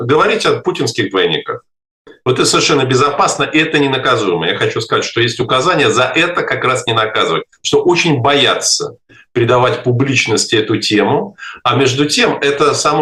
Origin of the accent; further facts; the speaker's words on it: Ukraine; now in Moscow, Russia; я сам же вырос на Украине, ну, немалую часть жизни прожил.